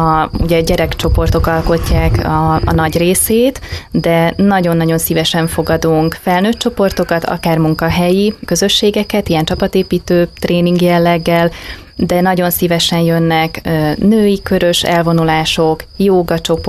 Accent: Tapolca, Veszprém County, Hungary; mert hogy én vidéki kislány vagyok, mondjuk így, Tapolcáról származom.

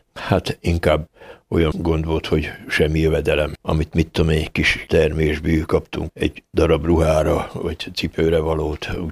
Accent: Tiszaszentmárton, Szabolcs-Szatmár-Bereg, Hungary; now in Kiskunhalas, Hungary; Tisza Szent Mártonba születtem. A Tisza 1 kilométerre volt a lakásunktól, úgyhogy az udvarról rá lehetett látni a Tiszára.

